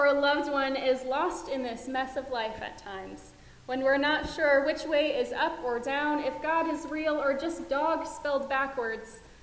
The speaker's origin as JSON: {"language": "English", "country": "United States", "said": "As an American, I'm also tied to the news that are happening in the U.S."}